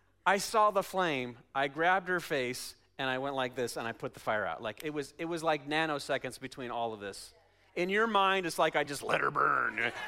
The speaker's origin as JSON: {"language": "English", "region": "Oregon", "country": "United States", "tie": "born or raised there", "said": "I'm a Northwest guy. I grew up in Oregon."}